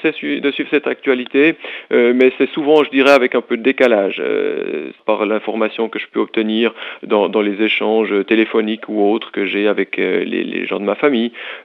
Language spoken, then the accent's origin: French; Jura, Switzerland; Quand on est jurassien, on l'est, on le demeure et on voit un petit peu le Jura tant bien que mal en dehors des frontières.